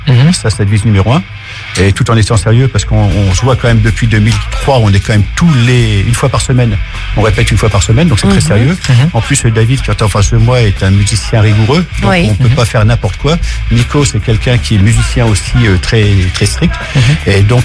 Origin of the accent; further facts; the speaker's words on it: Bar-le-Duc, Grand Est, France; moi je viens du sud, hein, je viens de Bar-le-Duc.